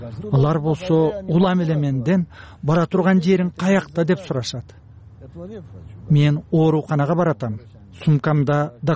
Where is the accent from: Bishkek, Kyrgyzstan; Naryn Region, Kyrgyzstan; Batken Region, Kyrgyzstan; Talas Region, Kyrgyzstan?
Bishkek, Kyrgyzstan; Мен Бишкектенмин десем, сенин мекенин Кыргызстан деп жооп берди.